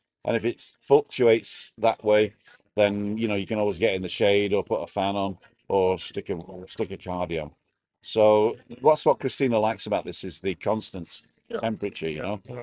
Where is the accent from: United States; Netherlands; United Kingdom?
United Kingdom; England; now in Tenerife, Spain; I'm British, you know, like English summer all year round here.